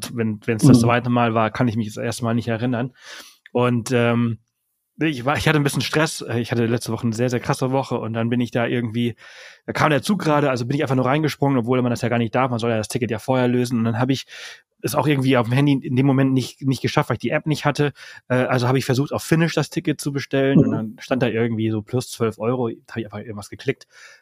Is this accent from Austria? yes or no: no; Balearic Islands, Spain; Also ich komme ja ursprünglich aus Mallorca und bin dort geboren, aufgewachsen.